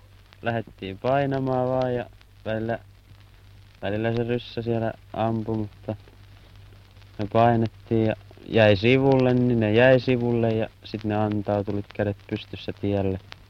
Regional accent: Jurva, South Ostrobothnia, Finland; Jurvanpitäjästä

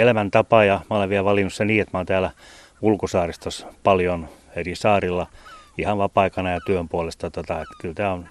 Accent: Perniö, Southwest Finland, Finland; kyllä mä olen Perniöstä kotoisin

